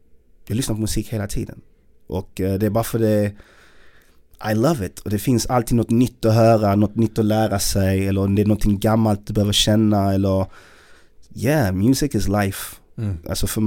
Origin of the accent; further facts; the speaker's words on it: Malmö, Skåne, Sweden; Men vi, jag var från Malmö.